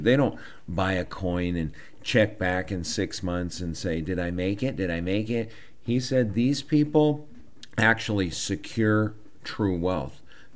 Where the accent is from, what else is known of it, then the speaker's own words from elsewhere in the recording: Montana, United States; I come from Montana.